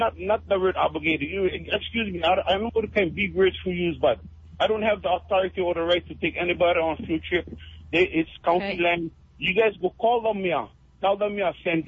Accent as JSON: {"language": "English", "region": "Hawaii", "country": "United States", "said": "I'm upset with it because I'm Hawaiian."}